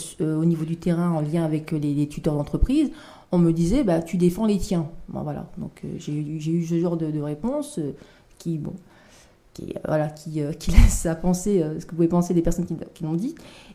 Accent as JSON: {"language": "French", "country": "France", "said": "Je suis française à part entière avec des origines variées."}